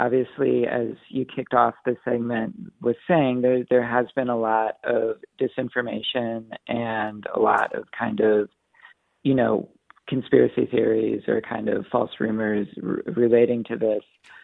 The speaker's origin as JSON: {"language": "English", "region": "Wisconsin", "country": "United States", "tie": "born or raised there", "lives_now": "Minnesota, United States", "said": "I am actually from Wisconsin. I grew up there"}